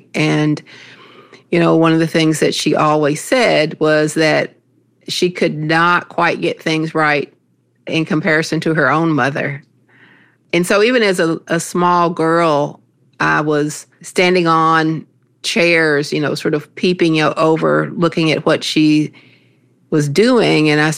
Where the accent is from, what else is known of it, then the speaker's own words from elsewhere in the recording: Appalachia, United States; So, for example, the greens that I grew up with in Appalachia were often kale, mustard, turnip greens.